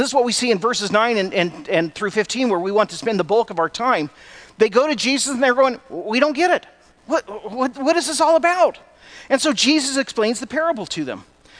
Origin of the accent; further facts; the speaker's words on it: Santa Rosa, California, United States; We grew up in Santa Rosa, and one of the things, my mom always wanted a garden